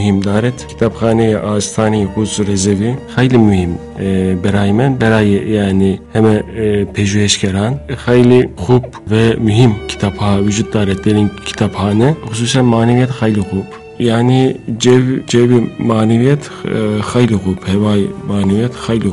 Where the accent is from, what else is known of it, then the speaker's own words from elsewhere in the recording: Turkey; Persian is a second language; اهل ترکیه هستم.